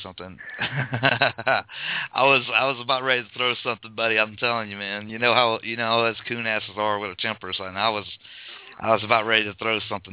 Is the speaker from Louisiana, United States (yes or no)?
yes; Morgan City, Louisiana, United States; I'm from South Louisiana myself, Morgan City.